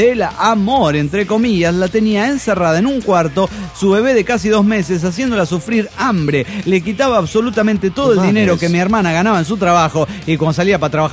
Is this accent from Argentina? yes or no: no; Pachuca, Hidalgo, Mexico; de Pachuca, Hidalgo, México.